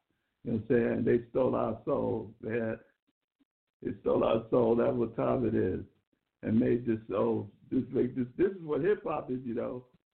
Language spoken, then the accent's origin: English; Brooklyn, New York, United States; I'm from Brooklyn, New York. The Mecca hip-hop, you know what I'm saying?